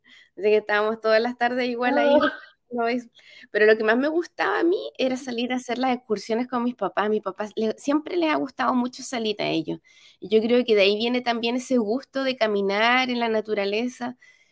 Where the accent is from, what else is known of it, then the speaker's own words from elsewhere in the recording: Porvenir, Magallanes and Chilean Antarctica, Chile; mi infancia yo la pasé siempre en Porvenir. Bueno, como dijeron, yo nací allá en Tierra del Fuego